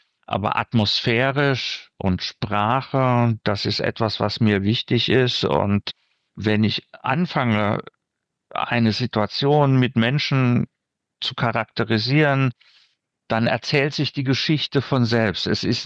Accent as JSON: {"language": "German", "region": "Rhineland-Palatinate", "country": "Germany", "tie": "born or raised there", "said": "Und es ist eine Rückschau auf mein Dorf tatsächlich, in der Pfalz, wo ich groß geworden bin."}